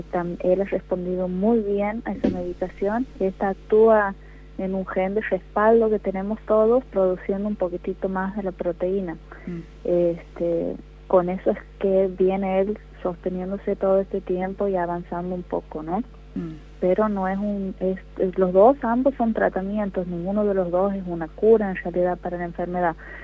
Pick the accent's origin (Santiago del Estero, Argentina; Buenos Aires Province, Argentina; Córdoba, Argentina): Santiago del Estero, Argentina; aquí en la provincia, somos de Santiago del Estero